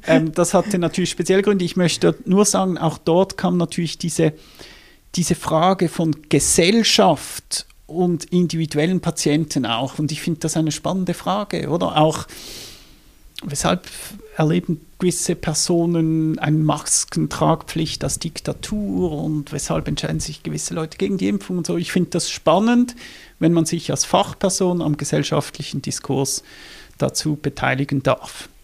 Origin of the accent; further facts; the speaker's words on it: Basel, Basel-Stadt, Switzerland; Und ich bin selbst aus Basel.